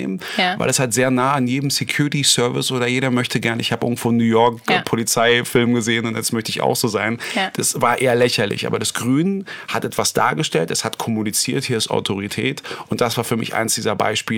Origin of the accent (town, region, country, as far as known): Berlin, Germany